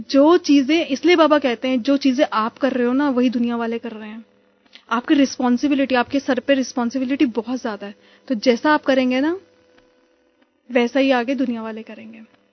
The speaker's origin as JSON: {"language": "Hindi", "region": "Delhi", "country": "India", "said": "दिल्ली में मैं रोहिणी से हूँ और मैं वर्किंग हूँ, मैं काम जो है ना आईटी कंपनी में कर रही हूँ गुड़गांव में। तो अभी कुछ एक साल से, वैसे तो मेरा डेली अप डाउन होता था, बट अभी कुछ एक साल से सेंटर के पास ही गुड़गांव में ही रह रही हूँ"}